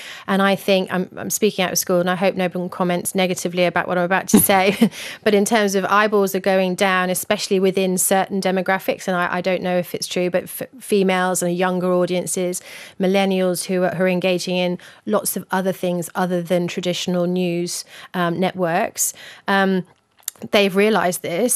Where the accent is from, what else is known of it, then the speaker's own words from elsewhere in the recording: England, United Kingdom; Yeah, I'm from England, where direct and data has been going for the last 30, 40 years.